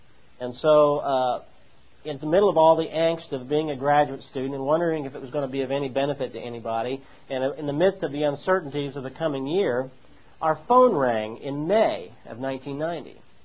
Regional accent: Midwest, United States; I grew up in the Midwest, where people speak without accents.

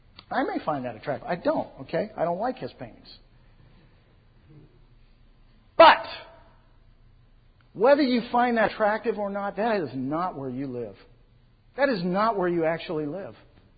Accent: California, United States; also born or lived in Seattle; Now, when Maria and I, we lived in Seattle for 9 years. Okay. Now, we're both born and raised in California.

